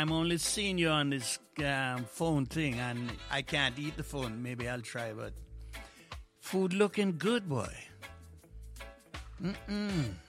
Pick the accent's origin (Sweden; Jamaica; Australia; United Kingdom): Jamaica; On the show would be all the artists that I've worked with growing up in Jamaica.